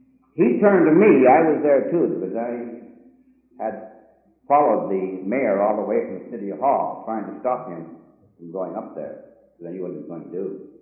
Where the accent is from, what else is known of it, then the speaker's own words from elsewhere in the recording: Vancouver, British Columbia, Canada; also born or lived in England; I was born in England. 1907. My parents came to Vancouver in 1910. So all my life is Vancouver. All I know is Canada and is Vancouver.